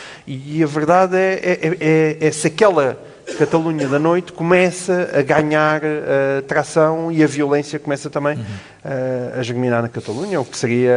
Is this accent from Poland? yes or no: no; Portalegre, Portugal; Eu sou de Porto Alegre, sei bem o que é que significa a história da coesão territorial.